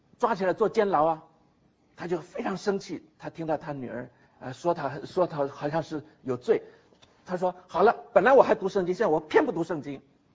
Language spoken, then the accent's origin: Chinese; China; 我们中国人说人非圣贤孰能无过嘛